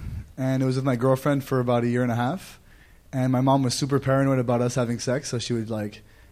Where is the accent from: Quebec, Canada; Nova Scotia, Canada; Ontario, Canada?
Quebec, Canada; Montreal; I'm from Montreal.